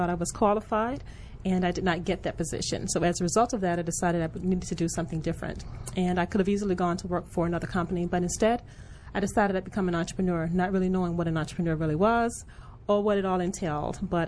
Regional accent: Birmingham, Alabama, United States; Birmingham, Alabama. Went to the public school system there in Alabama. I'm the youngest of five children.

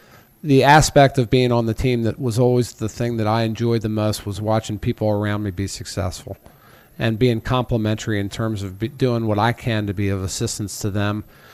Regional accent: Baltimore, Maryland, United States; I grew up here in Baltimore City.

